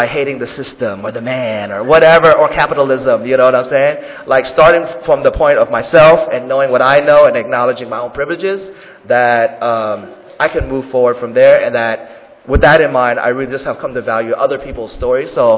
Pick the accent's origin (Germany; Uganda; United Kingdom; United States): United States; Oakland, California; also born or lived in Richmond, United States; Even though I grew up in Oakland, I grew up in Richmond